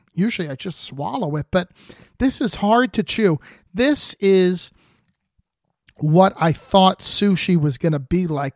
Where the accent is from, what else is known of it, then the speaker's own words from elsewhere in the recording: New Jersey, United States; We're both from New Jersey.